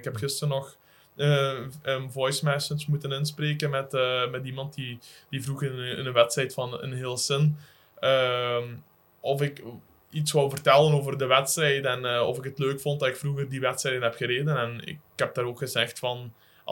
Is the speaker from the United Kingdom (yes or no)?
no; Flanders, Belgium; moest je als Vlaming, raar maar waar, moest je dan de wedstrijd in Wallonië gaan rijden